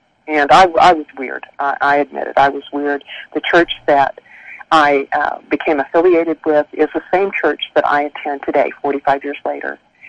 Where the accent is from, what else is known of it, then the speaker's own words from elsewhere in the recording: Albuquerque, New Mexico, United States; And I came back to Albuquerque, New Mexico, my hometown, for work during the summer between my junior and senior years at BYU.